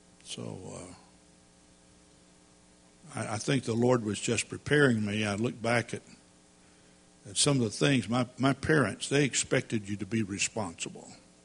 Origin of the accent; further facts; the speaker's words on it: Texas, United States; I was brought up in East Texas in a pretty humble environment.